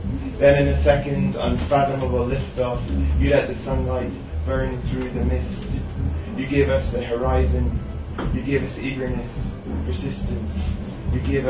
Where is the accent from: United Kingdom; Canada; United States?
United Kingdom; Northern Ireland; where I grew up in Northampton, near the Giant's Causeway